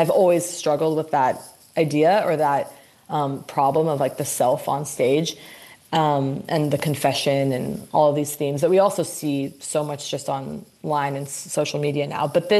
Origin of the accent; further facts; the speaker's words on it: Santa Monica, California, United States; I did grow up here. I grew up in Santa Monica, which I reveal in the show.